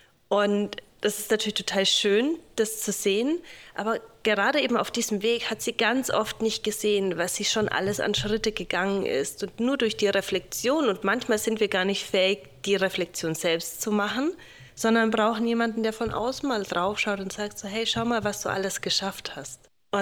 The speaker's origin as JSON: {"language": "German", "region": "Bavaria", "country": "Germany", "said": "ich komme aus Deutschland, aus dem Frankenländle, also aus Franken."}